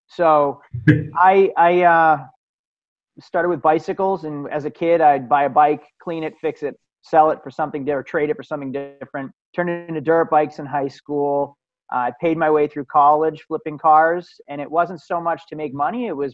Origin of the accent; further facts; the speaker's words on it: New Hampshire, United States; I'm from New Hampshire, so I learned how to run a business in New Hampshire.